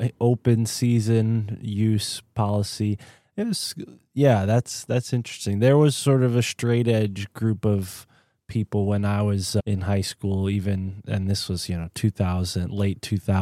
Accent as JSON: {"language": "English", "region": "Connecticut", "country": "United States", "tie": "born or raised there", "said": "from growing up in Connecticut in the North, the sort of stereotype that we get of the South is not pot."}